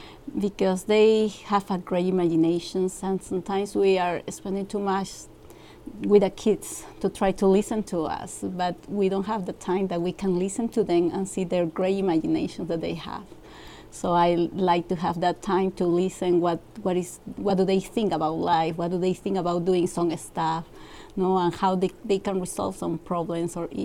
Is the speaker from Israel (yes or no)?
no; Peru; English is a second language; because I am from Peru, I try to teach them some Spanish class too, so I do double teaching.